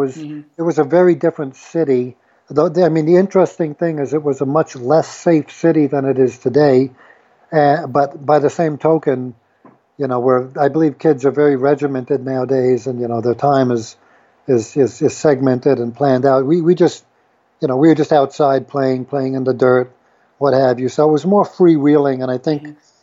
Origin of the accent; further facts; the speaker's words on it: New York City, New York, United States; I went around the reservoir because I grew up in Manhattan.